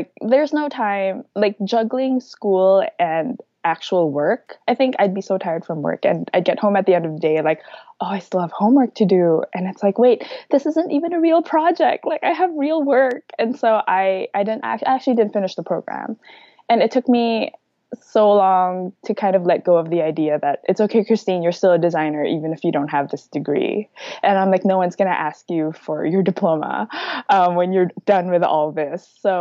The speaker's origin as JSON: {"language": "English", "town": "Manila", "region": "Metro Manila", "country": "Philippines", "tie": "born or raised there", "moved": "as an adult", "lives_now": "United States", "said": "So I moved here 6 years ago to go to grad school. And before that, I grew up in Manila in the Philippines"}